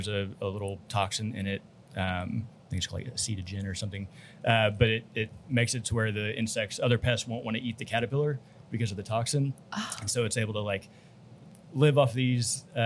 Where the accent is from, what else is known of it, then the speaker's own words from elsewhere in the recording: Texas, United States; I came from Texas. I'd never seen one of these.